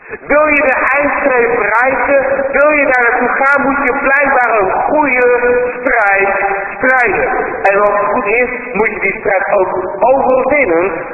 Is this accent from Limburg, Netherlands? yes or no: no; Rotterdam, South Holland, Netherlands; Zelf kom ik uit Rotterdam.